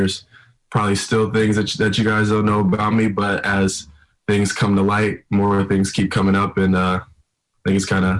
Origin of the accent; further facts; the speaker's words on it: Finland; first language Swedish; English is a second language; actually from a part of Finland where they speak Swedish, minority. I don't know the exact percentage, but my first language was actually Swedish. When I was a kid, my first couple words were Swedish